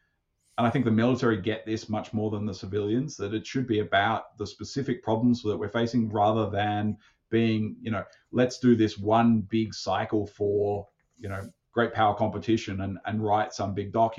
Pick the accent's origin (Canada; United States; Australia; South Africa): Australia; this is kind of my, as an Australian outsider's attempt to say